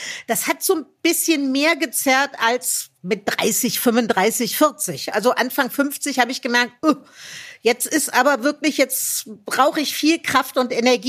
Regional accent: Rhineland, Germany; Ich bin ja ein Rheinländer. Ich glaube, wir kommen schon ein bisschen singend auf die Welt.

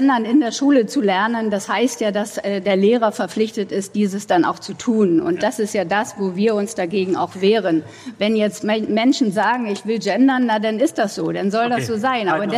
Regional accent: East Germany, Germany; wir kommen hier aus der DDR, also ich zumindest komme aus der DDR und habe das auch miterlebt.

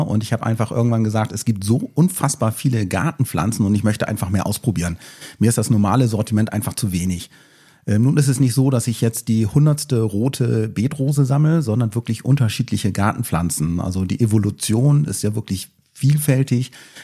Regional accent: Dötlingen, Lower Saxony, Germany; ich komme aus Dötling-Aschenstedt. Das liegt bei Wildeshausen bei Oldenburg, Niedersachsen, Deutschland.

